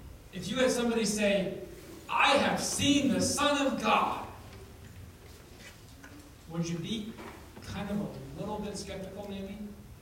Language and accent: English; Reno, Nevada, United States; or actually I wasn't from Las Vegas, but I was from a city like Las Vegas, a smaller version of it, Reno.